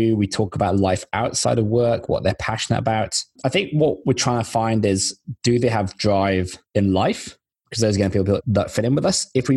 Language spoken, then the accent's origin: English; England, United Kingdom; now in Australia; I'm English originally. I now live in Australia.